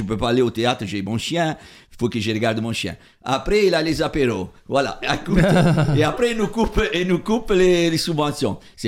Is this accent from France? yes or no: no; Italy; Tu es un migrant, moi je viens de l'Italie